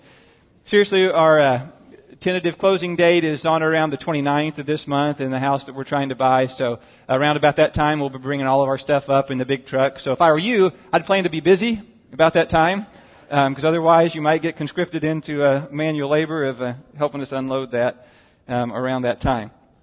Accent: Scottsburg, Indiana, United States; growing up in Scottsburg, just 30 miles north of Louisville, right there on I-65

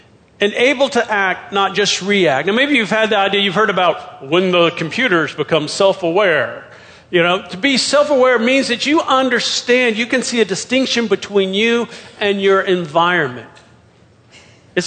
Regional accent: California, United States; I was living back in my hometown out in California, which is a desert town

